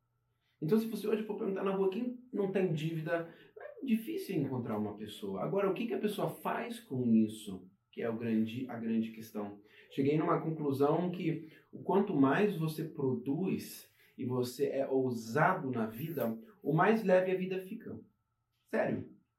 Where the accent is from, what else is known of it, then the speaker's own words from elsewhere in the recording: Germany; moved away; Sabe, eu cresci na Alemanha e eu estou um período grande já não mais na Alemanha.